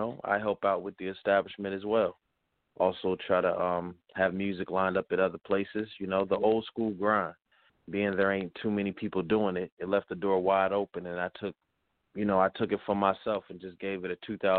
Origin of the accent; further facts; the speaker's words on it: Erie, Pennsylvania, United States; I'm from Erie, Pennsylvania, you know, small city in Pennsylvania.